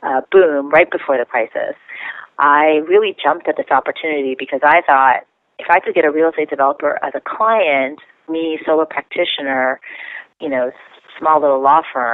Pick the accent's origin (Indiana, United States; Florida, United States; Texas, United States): Florida, United States; Miami; So I come from a family of Indian origin, and I grew up in Miami, Florida.